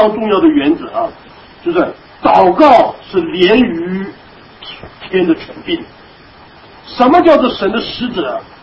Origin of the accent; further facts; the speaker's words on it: China; 我们中国人常常讲的，有很多人很会打太极拳